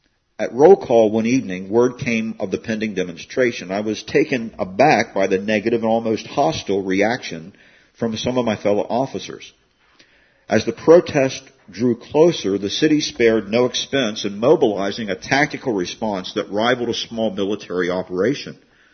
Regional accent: Baton Rouge, Louisiana, United States; it was coming to my hometown of Baton Rouge, Louisiana

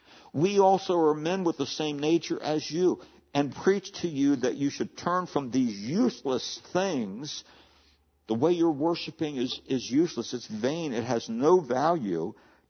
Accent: Hagerstown, Maryland, United States; I have some vivid memories as a boy growing up in Hagerstown, Maryland, of having rock fights.

